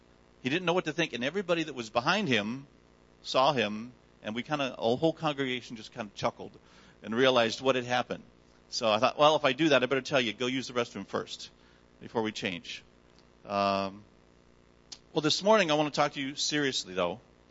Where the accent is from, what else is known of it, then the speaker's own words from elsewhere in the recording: United States; born there; I was born in America.